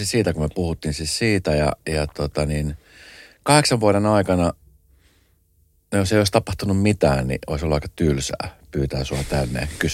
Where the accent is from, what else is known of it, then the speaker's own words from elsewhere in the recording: Espoo, Uusimaa, Finland; kun mäkin olen Espoosta